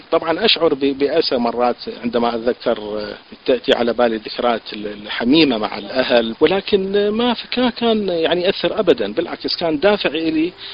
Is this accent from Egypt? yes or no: no; Kufa, Najaf Governorate, Iraq; أنا بالكوفة يعني في سن 16 سنة أو 15 سنة ساهمت بأول كتاب وطبع هذا الكتاب